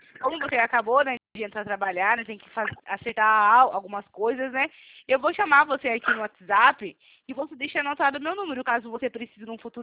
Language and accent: Portuguese; Sorocaba, São Paulo, Brazil; Eu sou aqui de Sorocaba.